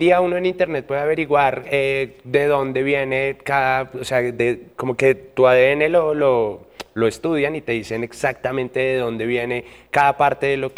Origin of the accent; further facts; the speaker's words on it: Colombia; la gran mayoría de apellidos en Colombia son españoles, porque pues somos una colonia española